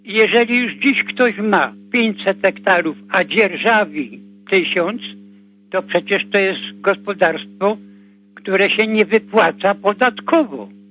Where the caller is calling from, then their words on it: Kraków, Lesser Poland, Poland; Ja z Krakowa